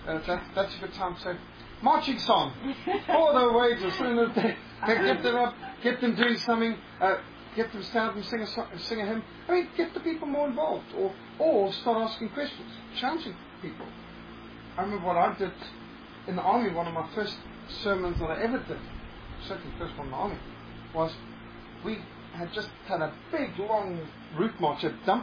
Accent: Zimbabwe; Well, I grew up in Rhodesia.

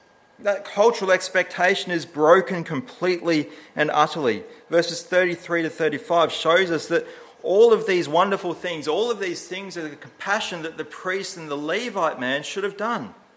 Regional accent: New South Wales, Australia; I'm from New South Wales

